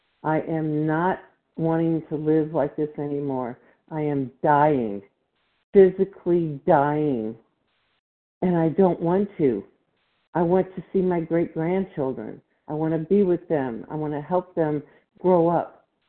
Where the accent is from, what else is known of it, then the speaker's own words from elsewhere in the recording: Texas, United States; I am from Texas.